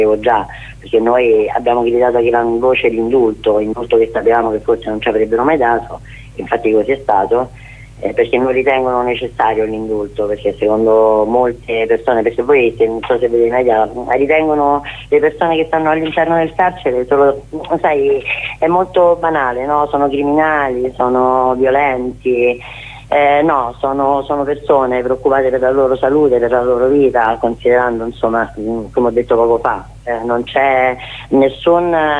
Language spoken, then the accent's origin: Italian; Rome, Lazio, Italy; ovviamente io sono di Roma